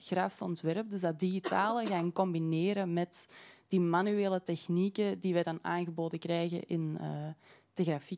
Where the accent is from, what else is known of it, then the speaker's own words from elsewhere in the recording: Oud-Turnhout, Flanders, Belgium; Zelf ben ik 24 jaar en ik kom uit Oud-Turnhout. Dus ik ben wel van hier in de buurt.